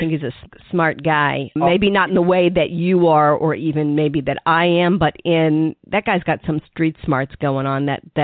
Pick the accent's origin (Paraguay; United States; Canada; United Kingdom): United States; New York; I'm from New York. I understand Trump.